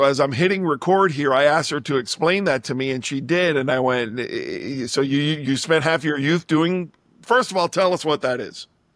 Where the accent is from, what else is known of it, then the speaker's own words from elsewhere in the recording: Florida, United States; Considering I'm from Florida, I'm in Miami all the time. I just hadn't been to Fort Myers.